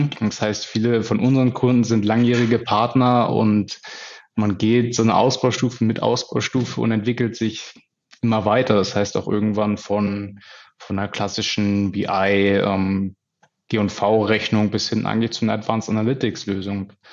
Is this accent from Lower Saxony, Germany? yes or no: yes; Hanover, Lower Saxony, Germany; born there; now in Hamburg, Germany; Ja, ich bin gebürtig Hannoveraner, bin aber aktuell Wahlhamburger